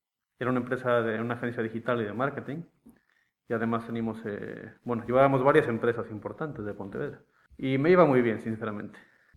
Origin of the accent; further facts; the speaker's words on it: Mexico; also born or lived in United States; Yo nací y me crié en México. Entonces, entre México y mucho, teníamos muchísimo contacto con Estados Unidos y también estudiaba en Estados Unidos, me crié por ahí también de cosas.